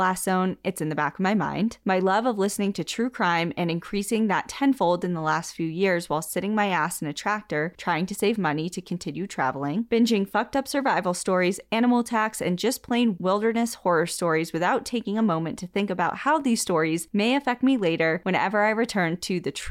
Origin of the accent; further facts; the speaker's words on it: Washington, United States; I flew back to my home state of Washington for a long overdue visit.